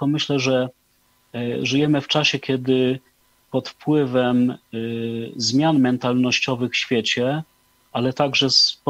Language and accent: Polish; Łódź, Łódź Voivodeship, Poland; Jestem z Łodzi i mam naprawdę dużo dobrych, ciepłych słów